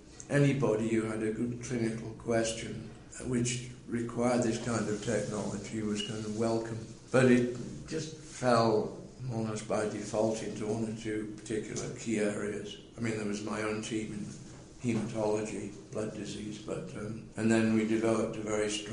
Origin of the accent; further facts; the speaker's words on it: Liverpool, North West England, United Kingdom; I came from Liverpool, but before I joined my training, I spent nearly 5 years in the States